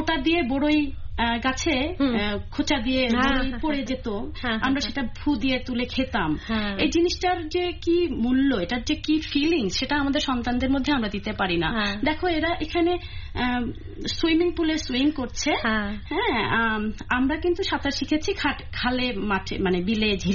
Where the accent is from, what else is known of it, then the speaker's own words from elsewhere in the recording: Bangladesh; moved away; আমরা যেহেতু বাংলাদেশে বড় হয়েছি